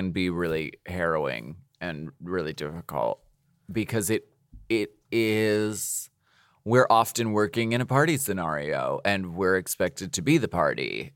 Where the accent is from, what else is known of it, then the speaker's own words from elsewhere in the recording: New York, United States; I'm Italian. I'm from New York. Forgotten the gays. I'm Italian. It's funny. I'm Italian.